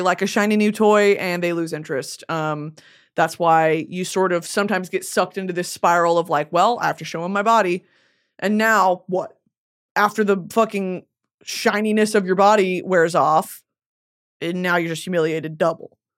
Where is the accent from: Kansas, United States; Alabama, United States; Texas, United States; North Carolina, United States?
Texas, United States; It was so weird growing up in Texas, which I guess now makes sense now that I think about it for more than 6 seconds. I used to live in Dallas.